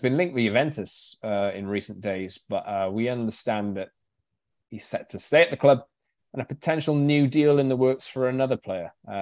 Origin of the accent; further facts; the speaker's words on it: United Kingdom; Had the Z this time, not the Z, because I'm British, not American.